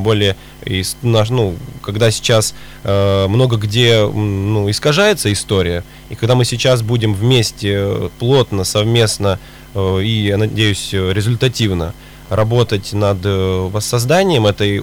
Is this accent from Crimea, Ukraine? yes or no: yes; Simferopol, Crimea, Ukraine; born there; also born or lived in Sevastopol; я там родился в Симферополе, потом переехал в Севастополь.